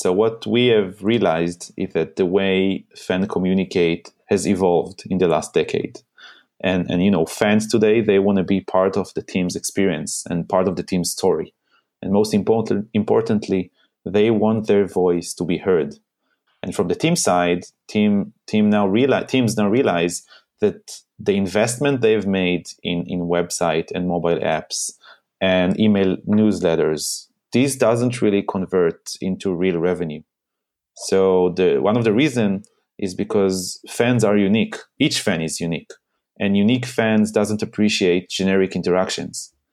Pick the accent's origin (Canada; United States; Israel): Israel; Haifa, Haifa District; I used to own a very big bar in my hometown here in Haifa.